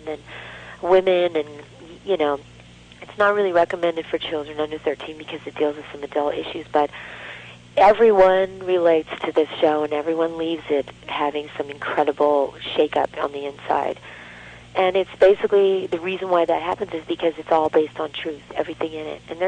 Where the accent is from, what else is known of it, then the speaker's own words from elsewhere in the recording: Hollywood, California, United States; You know, I was raised in Hollywood.